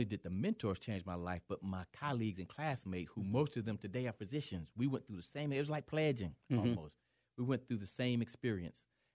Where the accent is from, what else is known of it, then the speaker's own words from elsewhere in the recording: Augusta, Georgia, United States; I'm originally from Augusta, Georgia.